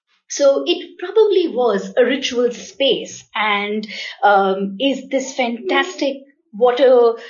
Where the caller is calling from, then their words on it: Navi Mumbai, Maharashtra, India; I live in New Bombay, which is Navi Mumbai, which is outside of Bombay. It's a twin city.